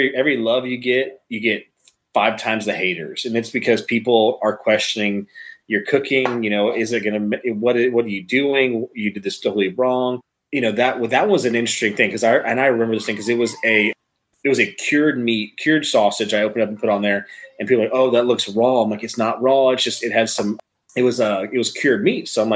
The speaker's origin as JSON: {"language": "English", "town": "Houston", "region": "Texas", "country": "United States", "tie": "born or raised there", "said": "But I mean, I grew up in Houston. Don't hold it against me. I am an Astros fan."}